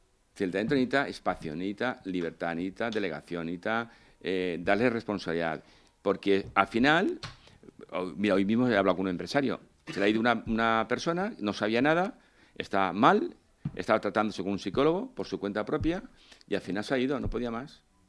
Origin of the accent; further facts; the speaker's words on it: Valencian Community, Spain; Sí, somos fenicios. Y más los valencianos, madre mía. Y quiero mi tierra muchísimo